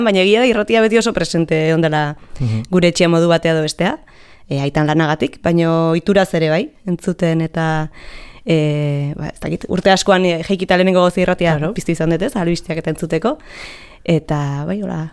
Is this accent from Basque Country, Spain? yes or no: yes; Lezo, Basque Country, Spain; Lezoarra naiz, sortzez, eta 1988an jaio nintzen.